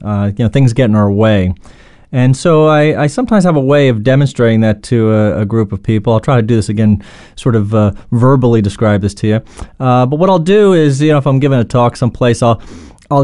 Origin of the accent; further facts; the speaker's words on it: New York, United States; I'm from New York, so I used to use the analogy of the World Trade Centers.